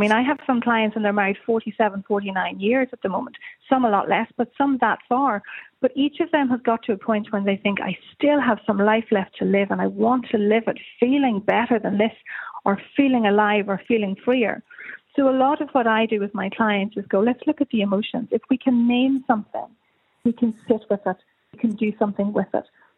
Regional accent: Galway, Connacht, Ireland; because I'm from Galway and I live in the north of Ireland

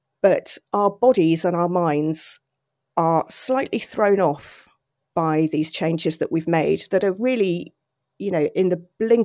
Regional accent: South East England, United Kingdom; certainly where I was growing up in Surrey

